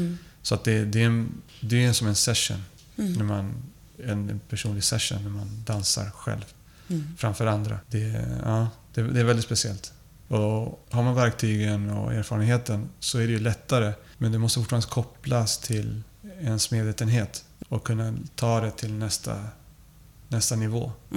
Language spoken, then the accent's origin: Swedish; Uruguay; Swedish is a second language; now in Sweden; Jag är ursprungligen från Sydamerika, från Uruguay